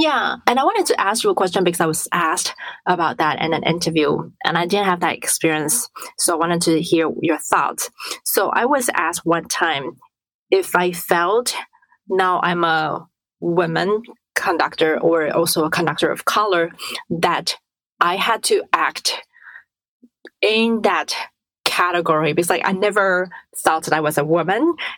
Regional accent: Taiwan; because I grew up in Taiwan

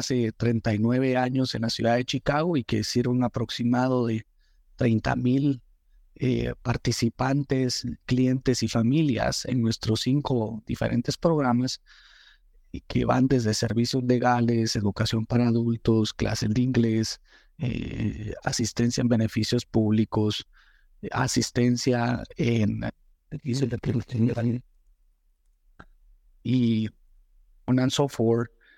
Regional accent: Guatemala; now in United States; Yo soy un inmigrante guatemalteco, nacido y crecido en Guatemala. Vengo a los Estados Unidos hace un poco más de 6 años

